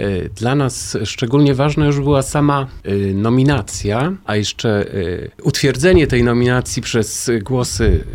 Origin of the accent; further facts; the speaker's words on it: Inowrocław, Kuyavian-Pomeranian Voivodeship, Poland; also born or lived in Wrocław; Tak, wywodzę się z Inowrocławia. Tam były moje pierwsze kroki muzyczne i był taki nowofalowy zespół … w którym śpiewałem. Później przeniosłem się do Wrocławia, mieszkałem tam kilkanaście lat